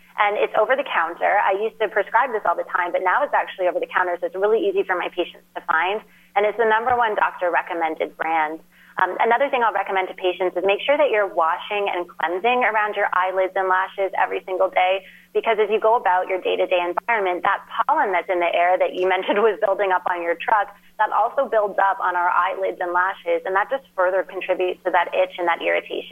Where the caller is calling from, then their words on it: New York City, New York, United States; I'm joining you from New York City.